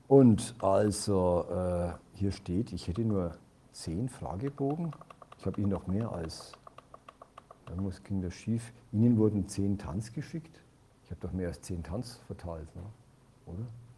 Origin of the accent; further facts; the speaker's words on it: Bavaria, Germany; accent: Franconian; Passt schon, dass ich bin auch Franke, wie Sie hören.